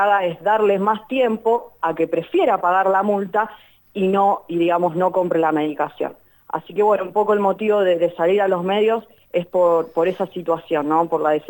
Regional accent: Arroyo Seco, Santa Fe, Argentina; now in Casilda, Argentina; Sí, soy de Arroyo

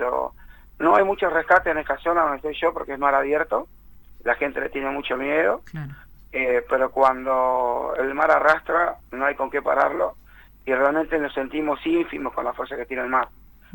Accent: Santa Fe, Argentina; tengo el orgullo de decir que soy el único santafesino que trabaja acá

